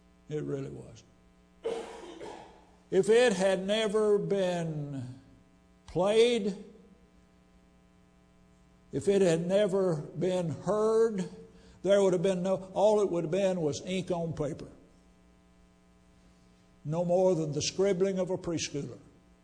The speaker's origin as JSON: {"language": "English", "town": "Centerville", "region": "Tennessee", "country": "United States", "tie": "born or raised there", "said": "When I was growing up in Centerville, Tennessee, a lot of the grocery stores had drawings on Saturday."}